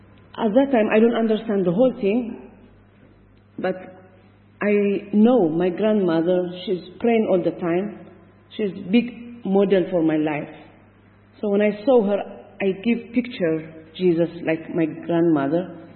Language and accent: English; Eritrea; English is a second language; I'm from East Africa, Eritrea.